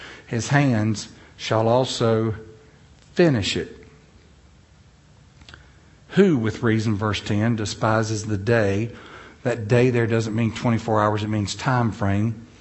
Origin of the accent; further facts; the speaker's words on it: North Carolina, United States; now in South Dakota, United States; Now, I'm from North Carolina. I'm in South Dakota, but I'm the foreigner.